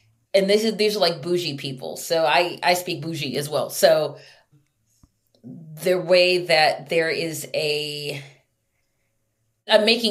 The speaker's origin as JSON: {"language": "English", "town": "Baltimore", "region": "Maryland", "country": "United States", "tie": "born or raised there", "said": "And then I'm back in my hometown in Baltimore in a house that he has never seen."}